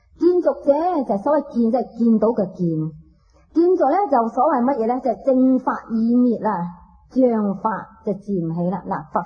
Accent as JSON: {"language": "Cantonese", "country": "Hong Kong", "said": "我哋香港人咧，实在系好有福嘅"}